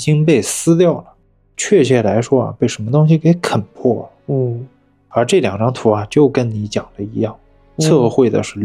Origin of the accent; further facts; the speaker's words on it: Guangdong, China; 咱们广东那边其实有很多这种建筑的嘛